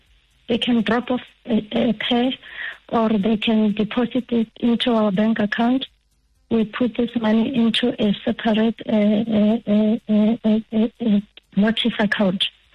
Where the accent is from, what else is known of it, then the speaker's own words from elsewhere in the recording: Ramatlala, Limpopo, South Africa; an optometrist. I come from Limpopo in a village in Huidi, Ramatlala, but I stay in Polokwane. I've got a practice here in town, and I've also got a practice at home at Ramatlala Tibet.